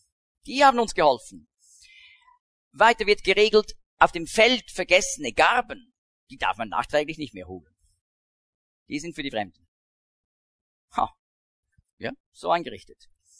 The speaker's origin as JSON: {"language": "German", "country": "Switzerland", "said": "also ich bin da wirklich verwurzelt, aber kann ich sagen, das ist mein Land? Nein. Ich muss sagen, ich bin froh, das ist meine Heimat, das ist mein Vaterland"}